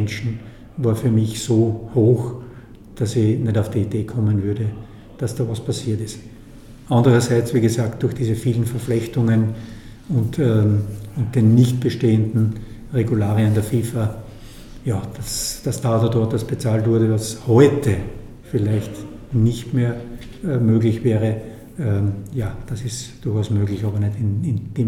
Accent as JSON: {"language": "German", "country": "Austria", "said": "Da begebe ich mich in eine schwierige Situation als Österreicher"}